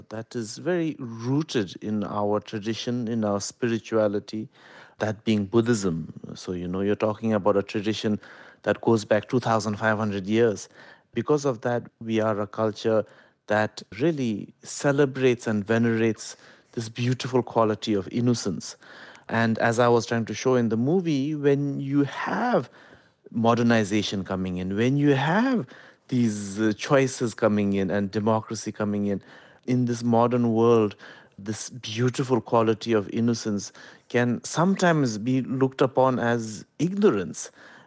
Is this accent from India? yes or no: yes; India; also born or lived in Kuwait / Switzerland; I grew up in India, I grew up in the Middle East, I grew up in Europe.